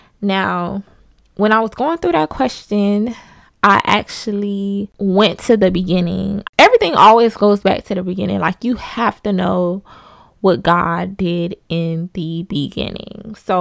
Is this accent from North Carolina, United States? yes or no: no; Miami, Florida, United States; I'm from Miami, Florida.